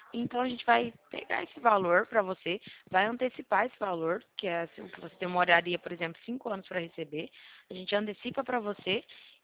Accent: São Paulo, Brazil; eu sou daqui do interior de São Paulo.

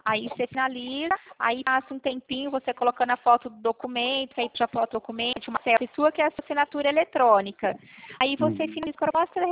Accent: Pirassununga, São Paulo, Brazil; Então, eu sou da cidade de Pirassununga, no interior de São Paulo.

